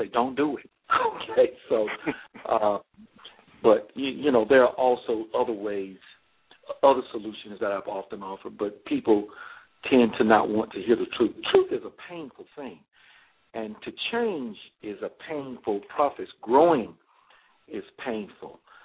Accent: Atlanta, Georgia, United States; Well, I was raised in Southwest Atlanta, a little place called Adamsville.

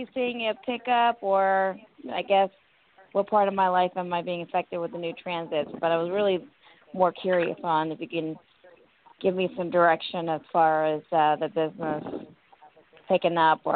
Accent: India; One, I'm from India.

